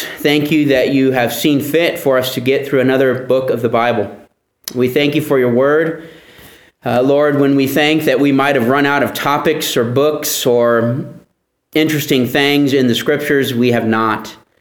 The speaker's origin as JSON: {"language": "English", "region": "California", "country": "United States", "said": "Probably because I'm from California, I don't believe in prying my way into your home"}